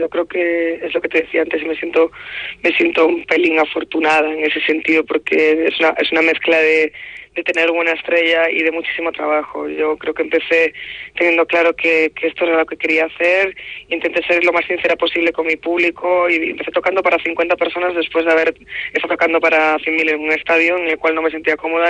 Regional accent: Córdoba, Andalusia, Spain; yo soy andaluza, soy de Córdoba

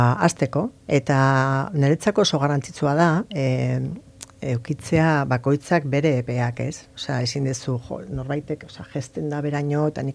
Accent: Zumarraga, Basque Country, Spain; ni Zumarrakoa naiz.

